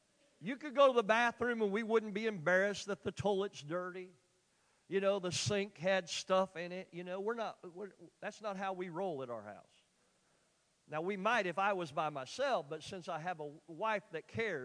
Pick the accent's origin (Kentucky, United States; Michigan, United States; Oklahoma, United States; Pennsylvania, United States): Oklahoma, United States; Well, here, I'm from Oklahoma. I'm from the country in Oklahoma, but I think I can do math.